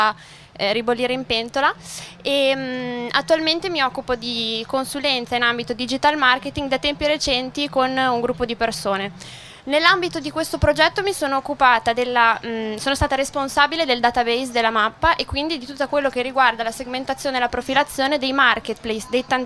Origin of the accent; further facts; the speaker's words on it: Bologna, Emilia-Romagna, Italy; ho 23 anni e vengo da Bologna.